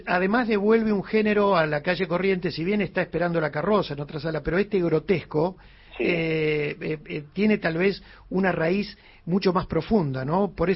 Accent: Buenos Aires, Argentina; born there; incluso a los que somos porteños de nacimiento, porque hay filiaciones que vienen de diferentes provincias y eso también nos identifica.

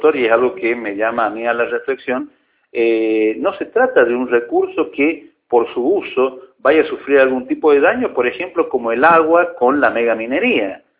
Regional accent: Argentina; yo como argentino no sé si invertiría en este país, en nuestro país.

